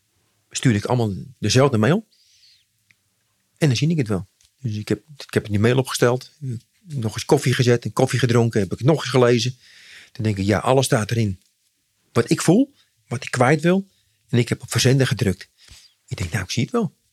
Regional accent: Zaandam, North Holland, Netherlands; born there; Want ik ben geboren in Zaandam.

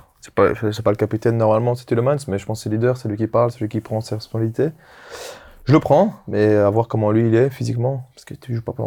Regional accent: Belgium; Je suis belge.

